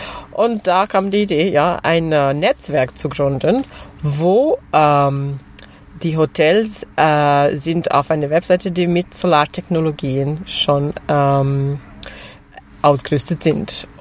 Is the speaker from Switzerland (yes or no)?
yes; Switzerland; ich komme aus der Schweiz.